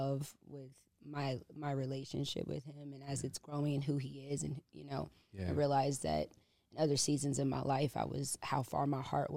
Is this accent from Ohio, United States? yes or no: yes; Columbus, Ohio, United States; But I'm from Columbus, Ohio.